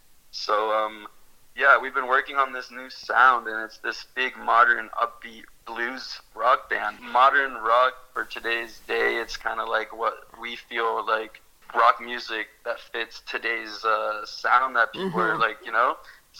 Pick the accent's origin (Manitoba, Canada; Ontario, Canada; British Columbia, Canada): Ontario, Canada; Burlington; also born or lived in Argentina; we grew up in Burlington and the band started in Burlington. And once I moved out of Burlington and I was living in Argentina … was the biggest band